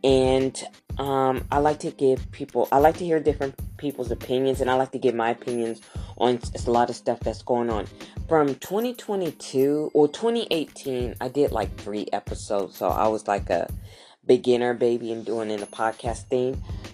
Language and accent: English; California, United States; Where am I from? I am from Southern California. So I'm from Southern Cali. I'm probably like 35 minutes away from Los Angeles. And, so I'm from Southern Cali.